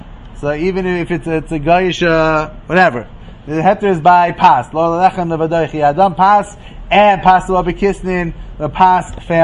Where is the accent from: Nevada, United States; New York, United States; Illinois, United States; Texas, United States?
New York, United States; Queens; because the one in Queens, when I was growing up in Queens, was not kosher.